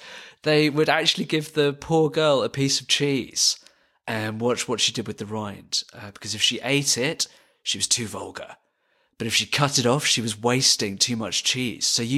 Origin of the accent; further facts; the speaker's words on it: United Kingdom; And as a British person, this really reminds me of Margaret Thatcher